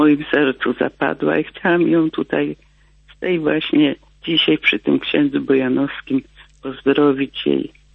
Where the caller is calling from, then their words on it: Gniezno, Greater Poland Voivodeship, Poland; No, ja z Gniezna.